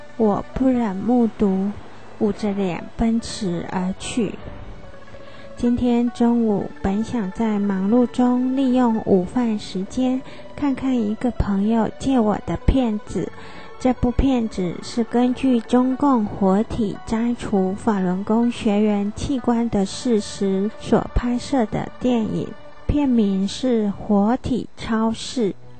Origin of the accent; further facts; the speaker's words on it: Su'ao, Yilan County, Taiwan; 我出生在台湾宜兰县苏澳镇的南方澳渔村，外地人来此观光的时候，总会感受到那浓浓的鱼腥味。